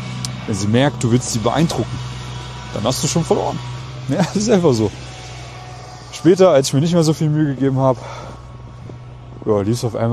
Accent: Germany; moved away as an adult; now in Vienna, Austria; Ich bin damals in Deutschland, meiner Heimat, von meiner ersten großen Liebe verlassen und betrogen worden und habe mich dann eben aufgemacht in die große, weite Welt hier nach Wien

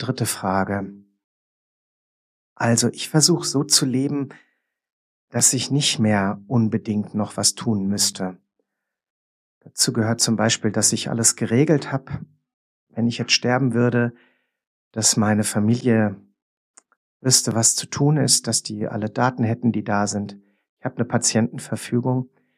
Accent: Marburg, Hesse, Germany; ich werde 61 Jahre alt, ich komme aus Marburg, lebe da jetzt seit 36 Jahren

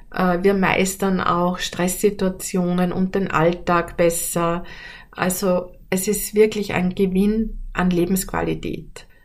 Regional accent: Austria; Bei uns in Österreich trinkt man Achtel

